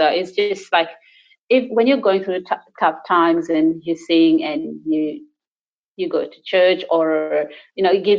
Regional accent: Sydney, New South Wales, Australia; I said I'm from Western Sydney.

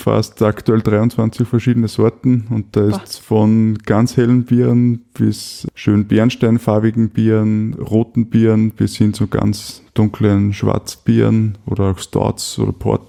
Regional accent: Austria; Bei uns in Österreich

